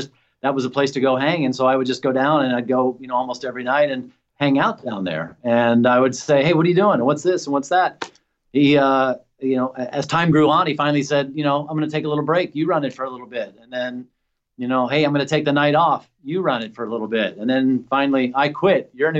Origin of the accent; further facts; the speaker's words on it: Nashville, Tennessee, United States; I grew up in Nashville, and so I cut my teeth, you know, in Nashville scene many, many years ago.